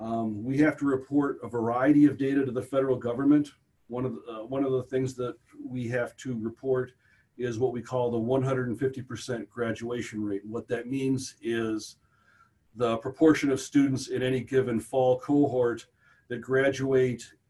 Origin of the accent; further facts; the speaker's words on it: Illinois, United States; I grew up outside of Chicago, but came down to visit the family farm and work on the family farm